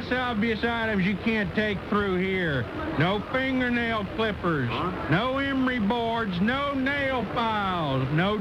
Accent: United States; Well, I'm from America, brother. Last time I checked, Boyd was in America.

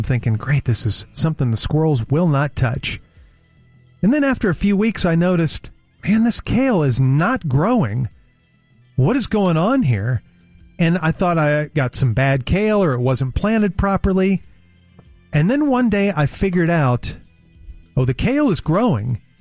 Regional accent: United States; So then I decided I am going, why should I, as an American, sit here and let them destroy my property?

